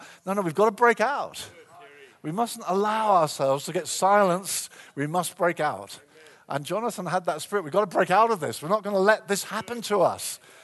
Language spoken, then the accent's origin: English; Brighton, South East England, United Kingdom; I used to hire a big hall in my hometown of Brighton.